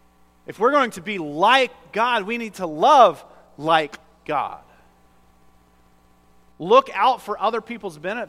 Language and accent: English; Iowa, United States; But, yes, I'm from Iowa. So I appreciated farmer fare.